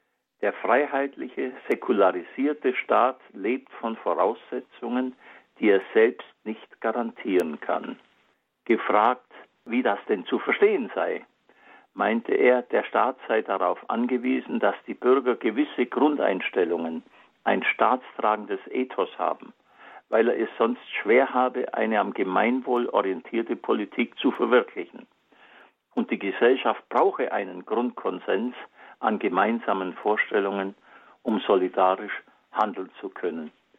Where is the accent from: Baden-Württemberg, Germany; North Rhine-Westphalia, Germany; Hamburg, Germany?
Baden-Württemberg, Germany; Backnang; am gewerblichen Schulzentrum meiner Heimatstadt Backnang